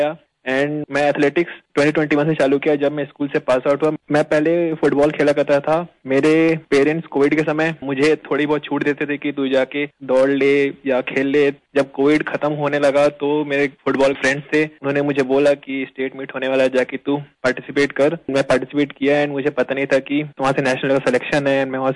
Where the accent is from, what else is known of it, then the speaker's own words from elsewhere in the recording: Chhattisgarh, India; मैं छत्तीसगढ़ से बिलोंग करता हूँ, अभी मैं उड़ीसा से खेलता हूँ।